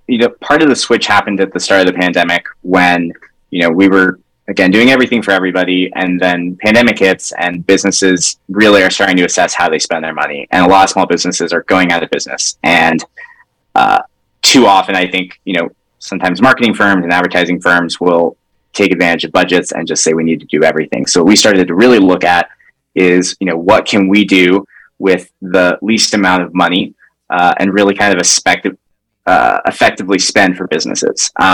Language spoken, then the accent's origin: English; Texas, United States; now in Wisconsin, United States; I'm not originally from Wisconsin, from Texas. spent most of my life there working at various ad agencies, marketing agencies, San Antonio, and then eventually moved to Austin